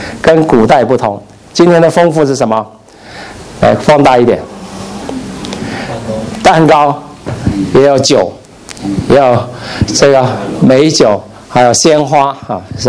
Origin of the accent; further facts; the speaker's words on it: China; 而我们中国人看着什么都是吃的，什么都要占为己有